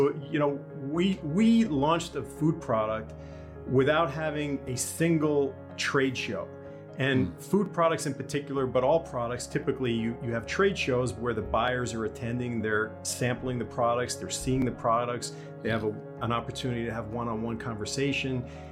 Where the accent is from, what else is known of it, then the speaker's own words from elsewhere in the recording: New York, United States; now in Los Angeles, United States; Well, as a New Yorker that talks with my hands, I live in Los Angeles now.